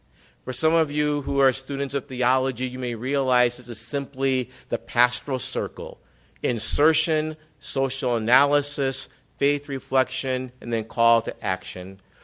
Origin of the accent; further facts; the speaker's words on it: Milwaukee, Wisconsin, United States; Dontre Hamilton, killed April 13th of 2014 in Milwaukee, Wisconsin, my hometown, at the age of 31.